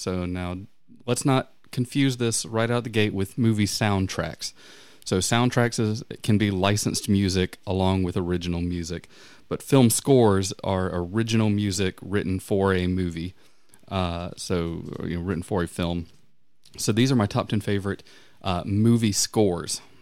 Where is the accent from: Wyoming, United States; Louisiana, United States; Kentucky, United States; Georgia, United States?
Georgia, United States; so I grew up in the South, the American South, obviously, and Georgia particularly